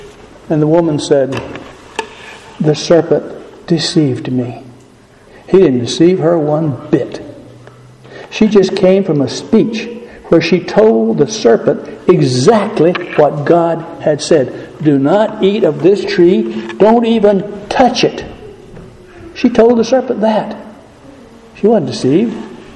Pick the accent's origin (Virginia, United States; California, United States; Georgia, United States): Georgia, United States; all of the animals we used to have on the farm where I grew up in Georgia, not one of them knew he was naked.